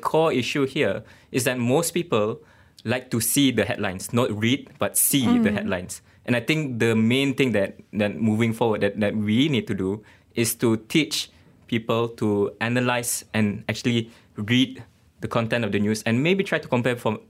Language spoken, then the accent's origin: English; Sarawak, Malaysia; I came from Sarawak.